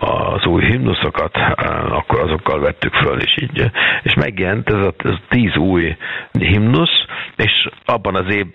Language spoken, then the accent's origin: Hungarian; Budapest, Hungary; tudod, én pesti srác vagyok